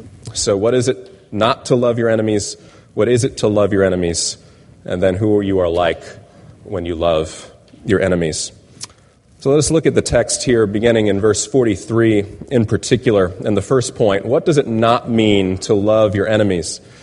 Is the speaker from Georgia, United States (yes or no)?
no; Florida, United States; some of the votes being counted in Florida, my home state.